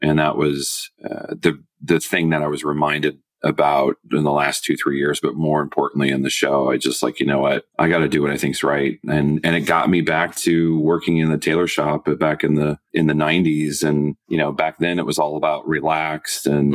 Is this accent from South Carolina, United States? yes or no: no; Iowa, United States; I mean, when I grew up in Iowa, as you know, and, you know, I had big dreams.